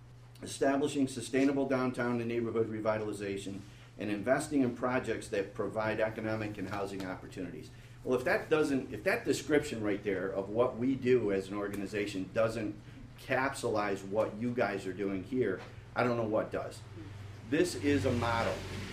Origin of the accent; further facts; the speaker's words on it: Canajoharie, New York, United States; in Canajoharie, in my hometown, there's a lot of revitalization going on.